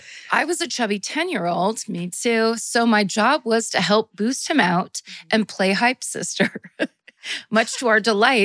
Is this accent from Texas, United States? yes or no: yes; Texas, United States; I grew up outside of Fort Worth, Texas.